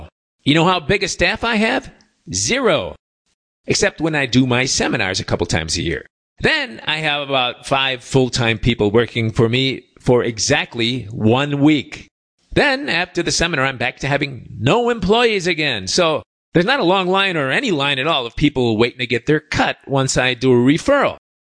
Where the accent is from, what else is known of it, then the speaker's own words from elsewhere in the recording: Chicago, Illinois, United States; I'm from Chicago, so I like to keep that word ain't alive.